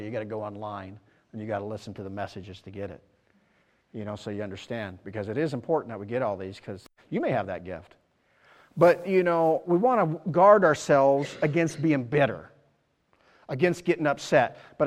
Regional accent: United States; You and I have dual citizenship. I am an American, but I'm also a Christian.

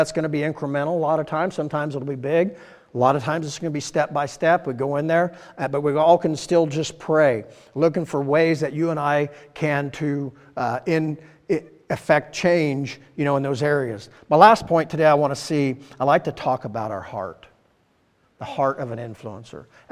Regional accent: United States; I thank God I'm an American. Amen. You know, I believe I was born in the greatest country, you know, so far that's been created.

